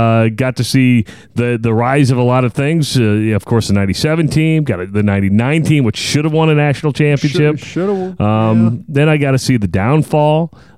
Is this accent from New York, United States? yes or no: no; Iowa, United States; also born or lived in Wausau, Wisconsin; Actually, I came from Wisconsin. Now, I'm from Iowa, but I ventured here from Wisconsin.